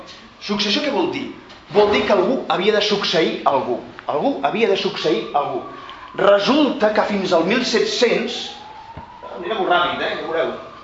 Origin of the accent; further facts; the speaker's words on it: Catalonia, Spain; Jo sóc català, però ara sóc un historiador.